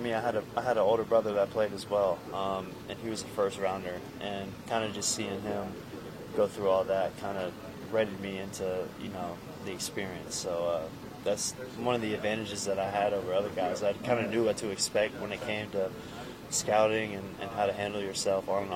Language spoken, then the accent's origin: English; Atlanta, Georgia, United States; now in Detroit, United States; I'm from outside of Atlanta, Georgia.